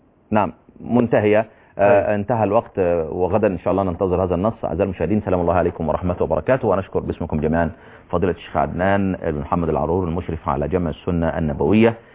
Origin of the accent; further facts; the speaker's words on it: Upper Egypt, Egypt; أنا صعيدي.